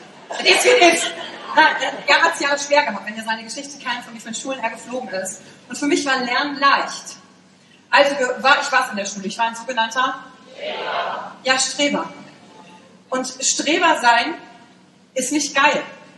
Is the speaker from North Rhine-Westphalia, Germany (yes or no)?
yes; Wülfrath, North Rhine-Westphalia, Germany; born there; Ich bin geboren in Wülfrath. Kennt das jemand? Ach, geil. Das liegt bei Mettmann, bei Wuppertal, bei Düsseldorf.